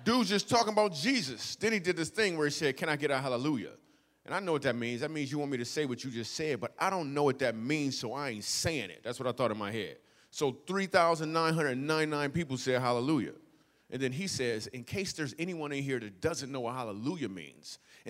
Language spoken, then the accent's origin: English; Michigan, United States; now in New York City, United States; I grew up in Michigan. I want to know for sure, am I really funny?